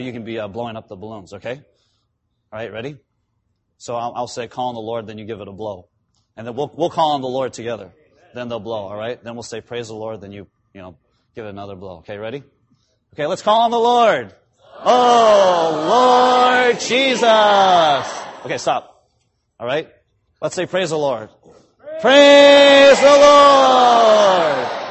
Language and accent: English; California, United States; you know, hey, I'm from Southern California. There's no Safeways where I live.